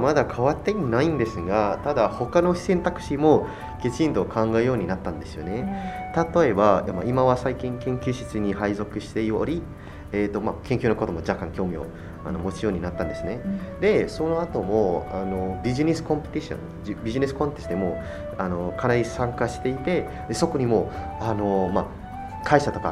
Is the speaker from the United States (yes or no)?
no; Tangerang, Banten, Indonesia; もともと自分の地元タングラングシーっていうところなんですけど